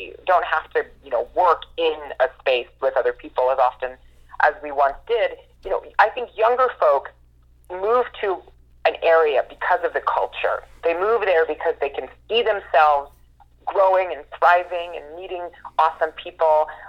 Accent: West Virginia, United States; I have had experiences where I, travel out of the state for conferences, and when people learn I'm from West Virginia, they kind of look at me and go, "Well, what's that like?"

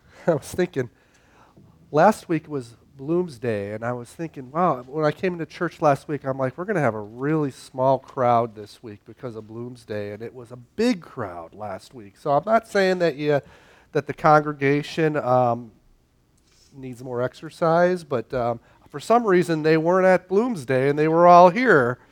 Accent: Chicago, Illinois, United States; Now, growing up in Chicago, it seemed like everyone followed at least two religions in Chicago.

